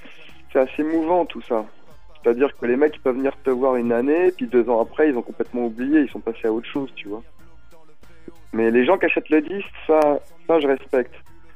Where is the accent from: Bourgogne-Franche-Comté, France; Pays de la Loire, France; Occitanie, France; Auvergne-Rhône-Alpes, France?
Bourgogne-Franche-Comté, France; Ouais, moi j'ai grandi presque là-bas, hein. J'allais chez ma grand-mère, alors tu vois, je connais bien.